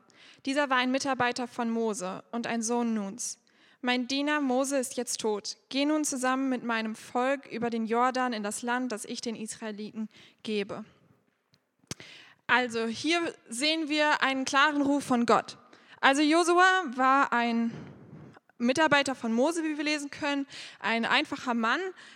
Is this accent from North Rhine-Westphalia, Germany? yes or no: yes; Dorsten, North Rhine-Westphalia, Germany; ich bin 20 Jahre alt. Ich komme hier aus Dorsten und bin in dieser Gemeinde groß geworden. Also ich bin schon immer hier.